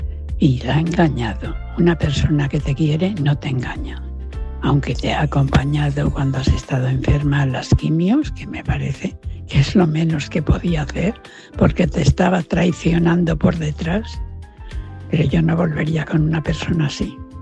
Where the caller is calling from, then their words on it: Valencia, Valencian Community, Spain; de Valencia.